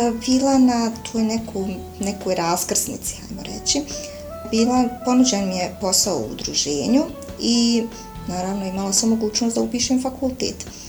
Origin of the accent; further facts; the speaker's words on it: Vitez, Federation of Bosnia and Herzegovina, Bosnia & Herzegovina; now in Zenica, Bosnia and Herzegovina; Nisam rođena u Zenici, rođena sam u Vitezu gdje sam završila osnovnu školu, a u Zenicu sam se doselila kada sam trebala krenuti u srednju školu